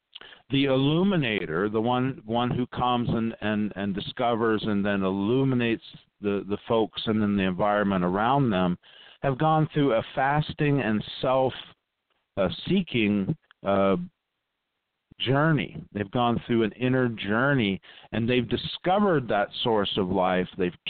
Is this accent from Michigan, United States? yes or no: no; Texas, United States; also born or lived in other parts of the US; In the time that I grew up in Texas and in other parts of the country, there was an extreme religious bigotry